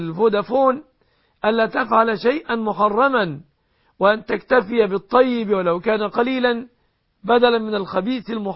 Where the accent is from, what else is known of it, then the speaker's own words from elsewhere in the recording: Egypt; بلادنا مصر